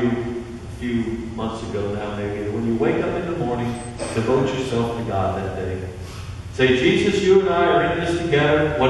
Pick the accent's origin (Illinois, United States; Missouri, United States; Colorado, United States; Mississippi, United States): Missouri, United States; Now I'm from the Show Me State.